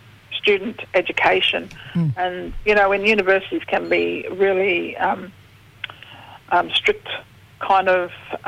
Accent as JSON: {"language": "English", "town": "Palm Island", "region": "Queensland", "country": "Australia", "lives_now": "Adelaide, Australia", "said": "from Boogman country on Palm Island, North Queensland."}